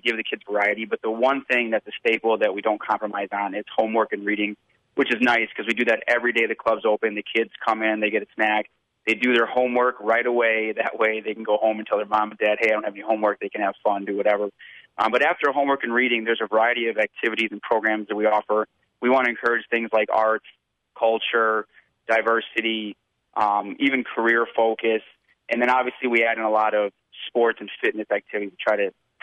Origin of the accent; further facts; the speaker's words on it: Delavan, Wisconsin, United States; she's from Madison, and I'm from Delavan. I've lived here my whole life.